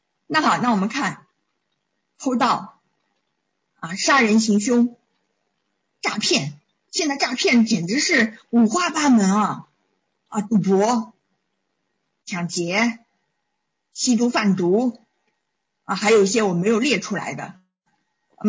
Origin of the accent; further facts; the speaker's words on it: China; 我们中国人，我们都是从小受中国文化的熏陶长起来的。